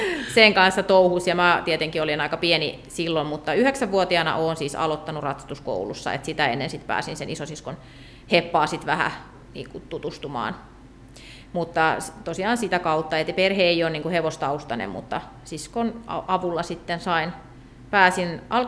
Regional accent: Ruovesi, Pirkanmaa, Finland; moved away as an adult; now in Ypäjä, Finland; mä oon ihan siis Visuvedeltä, Ruovedeltä kotoisin ja siellä ihan siis lukion loppuun asti niin kuin asunut. Sitten muutin Ypäjälle

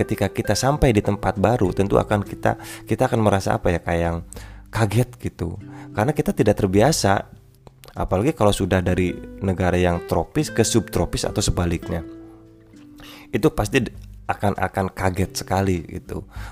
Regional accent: Indramayu, West Java, Indonesia; walaupun kami bertetangga, Indramayu dan Subang itu banyak perbedaan.

